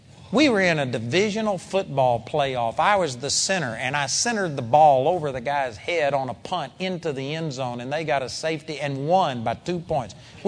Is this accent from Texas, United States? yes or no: yes; Arlington, Texas, United States; And in our house that I grew up at in Arlington, Texas, there was 23 pecan trees in that yard.